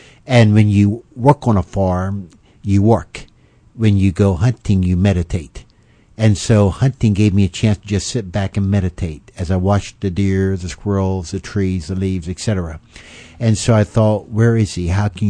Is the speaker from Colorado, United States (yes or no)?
no; Elizabethtown, Pennsylvania, United States; I was raised on a dairy farm in Lancaster County, Pennsylvania. Elizabethtown, to be exact. That's in Lancaster County.